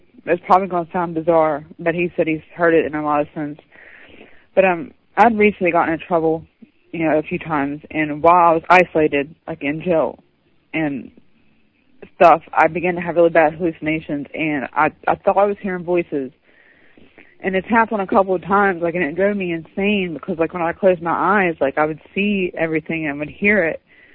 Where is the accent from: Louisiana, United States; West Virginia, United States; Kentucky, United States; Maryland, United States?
West Virginia, United States; West Virginia, by the way.